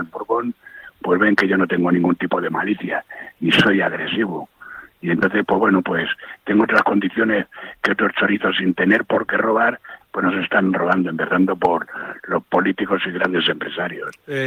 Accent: Community of Madrid, Spain; al ser madrileño, pues es de los equipos de Madrid

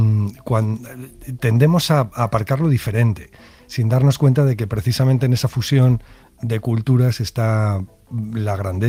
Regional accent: Spain; me monté en un taxi y se giró el taxista y me dijo, soy de España, ¿no? Y digo, sí

